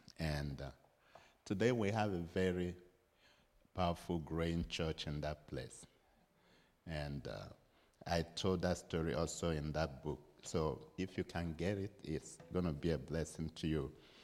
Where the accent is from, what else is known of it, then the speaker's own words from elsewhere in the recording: Nigeria; We come from Nigeria. We live in Nigeria. I was born in Nigeria 65 years ago, and have lived in Nigeria all my life.